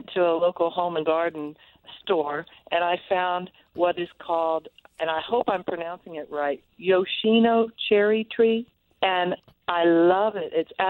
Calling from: Norman, Oklahoma, United States; I'm fine, and I'm calling from Norman, Oklahoma.

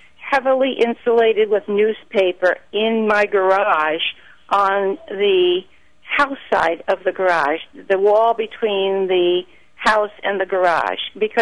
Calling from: Allentown, Pennsylvania, United States; I am calling from Allentown, Pennsylvania, and I need some help with some dahlias.

